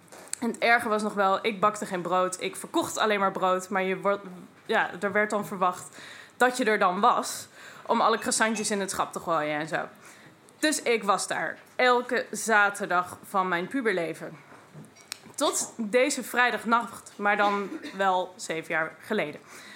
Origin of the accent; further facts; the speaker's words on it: Overijssel, Netherlands; En ik kom uit Twente.